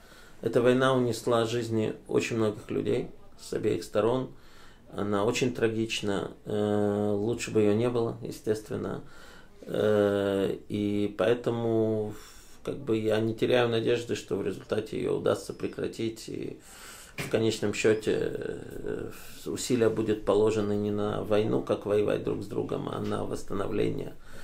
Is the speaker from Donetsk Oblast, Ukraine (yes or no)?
no; Kharkiv, Kharkiv Oblast, Ukraine; Я вырос в Харькове, это был мой родной город.